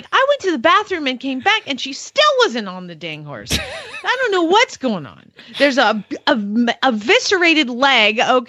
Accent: Georgia, United States; I mean, I'm from Georgia and Georgia State is downtown Atlanta and there ain't no vet clinic at Georgia State.

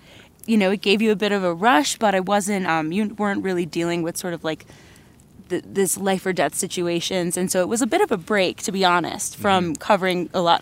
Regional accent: New York City, New York, United States; growing up in New York City

